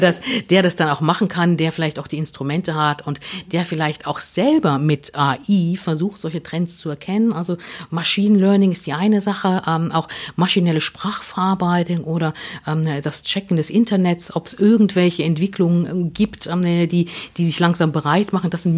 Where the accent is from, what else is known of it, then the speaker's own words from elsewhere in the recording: East Germany, Germany; ich bin natürlich noch in der DDR aufgewachsen